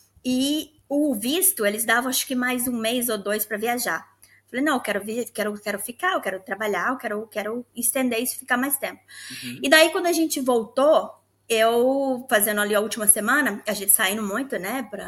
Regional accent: Minas Gerais, Brazil; also born or lived in Vitória; eu cresci no interior de Minas. Na verdade, eu nasci em Vitória, cresci no interior de Minas.

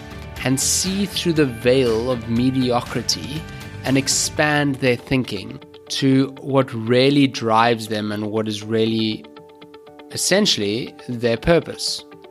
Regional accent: South Africa; I come from South Africa

